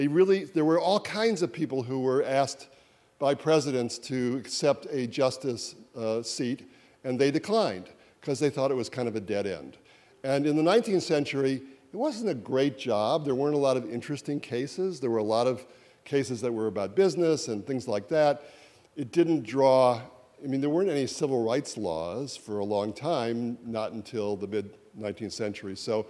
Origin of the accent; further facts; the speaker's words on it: Baltimore, Maryland, United States; So you mentioned Baltimore. So I'm from Baltimore, and I've been traveling a lot, talking about my book.